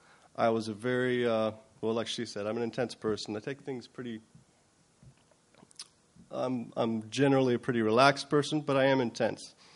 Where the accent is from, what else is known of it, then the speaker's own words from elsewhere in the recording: California, United States; Like I said, I was from California.